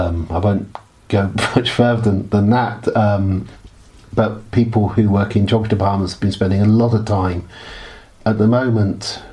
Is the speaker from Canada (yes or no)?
no; Oxford, South East England, United Kingdom; And I grew up in Oxford. When I was a child in the early 1970s